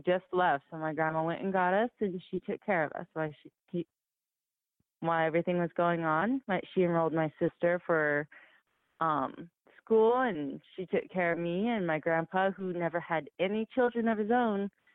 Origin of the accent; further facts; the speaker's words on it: Millington, Tennessee, United States; born there; Well, I was born in Millington, Tennessee, on a naval base.